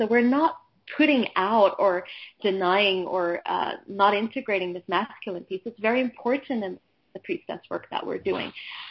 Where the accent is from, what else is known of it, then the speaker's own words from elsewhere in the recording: Egypt; and I grew up in Egypt.